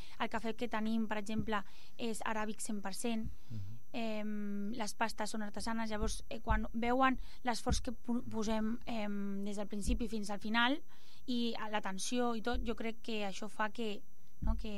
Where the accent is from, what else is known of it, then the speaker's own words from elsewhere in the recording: Catalonia, Spain; jo que sóc d'aquí, sóc catalana